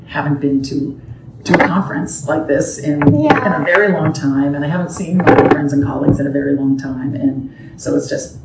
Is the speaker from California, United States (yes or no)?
yes; California, United States; I mean, I grew up in California, and so have always been, you know, so amazed at, you know, California system